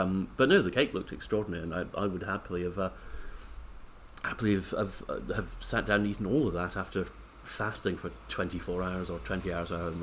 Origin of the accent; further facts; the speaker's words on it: Scotland, United Kingdom; I hate green things in food, as you know, being Scottish